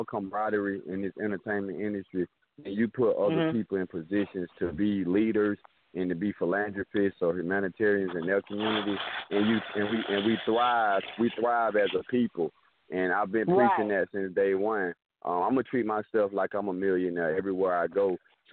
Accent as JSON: {"language": "English", "town": "Belgrade", "region": "Florida", "country": "United States", "said": "And I'm from Belgrade, Florida."}